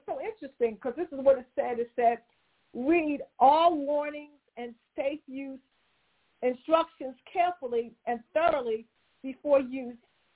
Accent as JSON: {"language": "English", "town": "Philadelphia", "region": "Pennsylvania", "country": "United States", "said": "I'm a Philly girl. I wasn't born in the kingdom. I was born in Philly."}